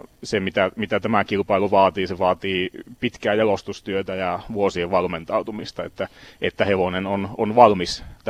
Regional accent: Haukipudas, North Ostrobothnia, Finland; samalta kylältä Haukiputaalta Oulun kupeesta ollaan kotoisin

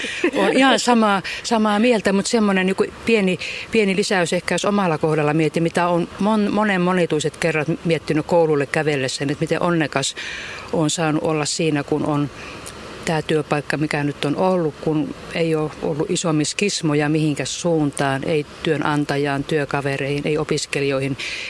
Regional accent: Savitaipale, South Karelia, Finland; now in Karstula, Finland; Eli mä oon Savitaipaleelta kotoisin Lappeenrannan kupeesta ja Jyväskylässä opiskelin.

